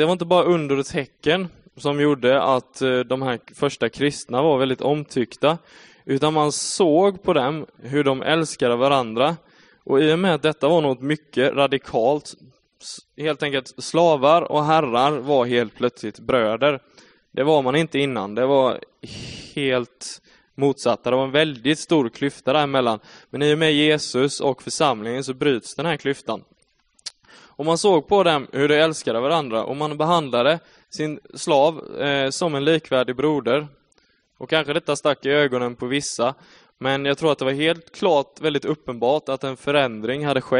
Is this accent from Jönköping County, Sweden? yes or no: yes; Skillingaryd, Jönköping County, Sweden; Jag är född och uppvuxen här i Skillingaryd. Just nu så jobbar jag på industri och som lärarvikarie på högstadiet här borta bland annat.